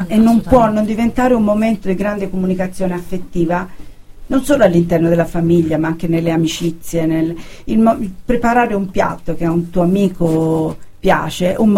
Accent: Tuscany, Italy; Io sono della provincia di Siena

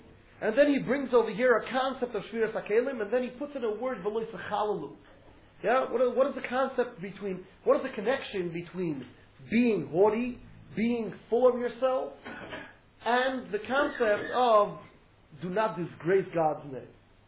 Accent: Borough Park, New York, United States; English is a second language; I'm from Borough Park, so my English is not so so developed

